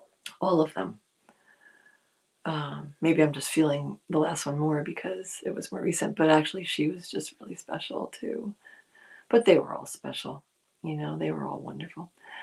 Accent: New Jersey, United States; accent: Jersey; My Jersey accent is coming through.

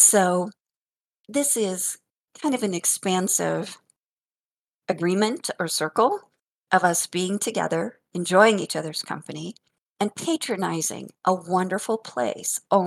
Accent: Denver, Colorado, United States; I grew up in North Denver, which was an Italian and Jewish neighborhood when we moved there in 1962.

